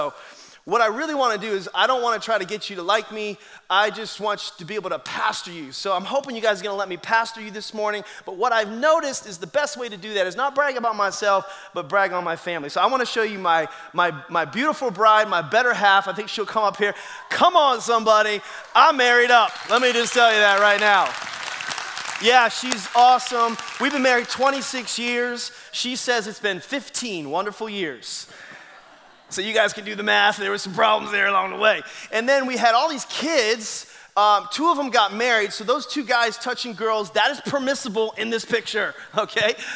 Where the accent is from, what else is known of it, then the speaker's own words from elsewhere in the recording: Boston, Massachusetts, United States; And so I'm from Boston, and so